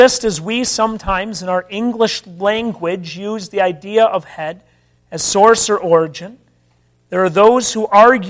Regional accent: Minnesota, United States; I grew up in Minnesota, and those of you who know your geography know that the mighty Mississippi begins in Minnesota.

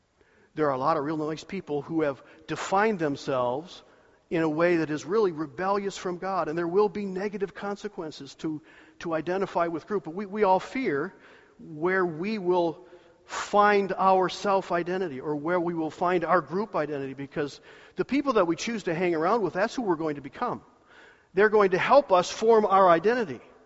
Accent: United States; But it's still great to be an American. So I'm an American.

